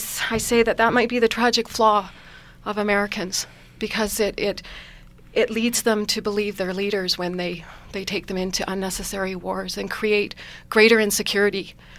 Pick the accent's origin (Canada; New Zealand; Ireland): Canada; this might be presumptuous as a Canadian, but, we live very close to you.